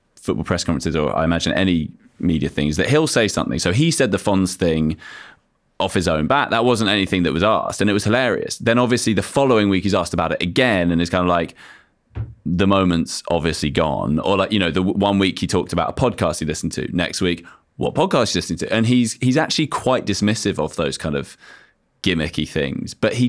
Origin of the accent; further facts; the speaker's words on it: Australia; I'm from Australia.